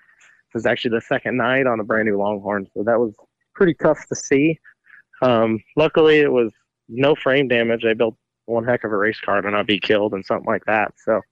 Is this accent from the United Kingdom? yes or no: no; West Coast, United States; I guess we're both from the West Coast